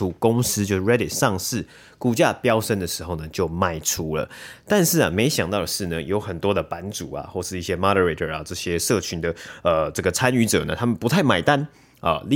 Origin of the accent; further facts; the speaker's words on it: Taiwan; moved away as an adult; now in North America; 那我觉得这是在我们比如说从台湾来到北美工作的人呢，其实就有一点点的小劣势，因为毕竟我们不是在这里可能读大学的